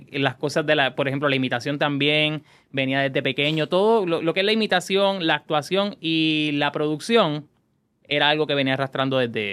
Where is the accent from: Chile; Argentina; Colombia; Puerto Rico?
Puerto Rico; Guayanilla, south; also born or lived in Ponce; soy del sur, me crié en Guayanilla, nací en Ponce.